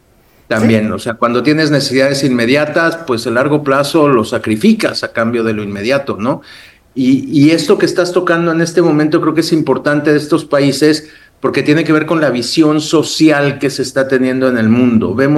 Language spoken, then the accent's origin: Spanish; Mexico; no necesariamente son las más positivas en cuanto a medio ambiente para nosotros como mexicanos.